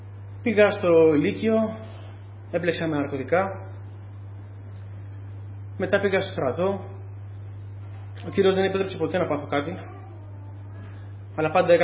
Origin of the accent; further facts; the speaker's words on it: Tychero, East Macedonia and Thrace, Greece; είμαι από Τυχείο.